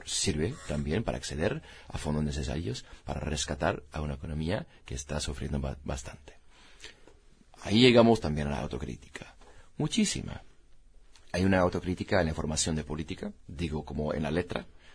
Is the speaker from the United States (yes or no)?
yes; United States; Y igual en Estados Unidos, mi país de origen, podemos ver ahí